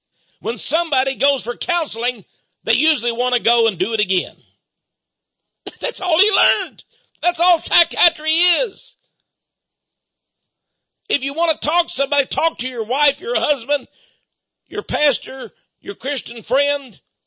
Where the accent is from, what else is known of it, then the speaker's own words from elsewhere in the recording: Texas, United States; accent: Texas; But really, excuse my Texas accent, they ain't got nothing.